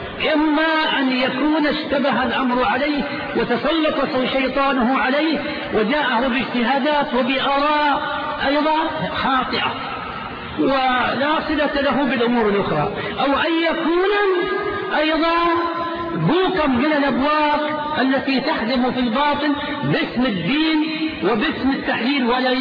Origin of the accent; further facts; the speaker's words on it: Riyadh, Riyadh Province, Saudi Arabia; مع الأسف عندنا في الرياض فتنة عمياء